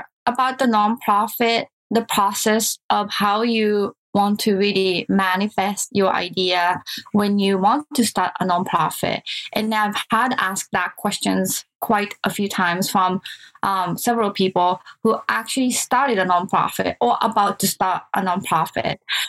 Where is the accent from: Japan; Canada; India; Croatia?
Japan; English is a second language; now in United States; And I'm from Japan, as you mentioned. And I came to Berklee College of Music in 1998.